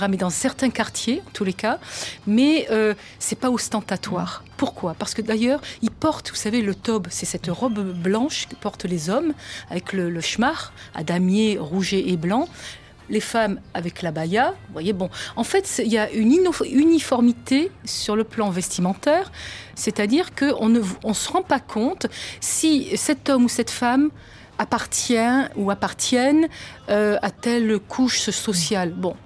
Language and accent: French; France; now in Riyadh, Saudi Arabia; en tant que bonne française ou occidentale.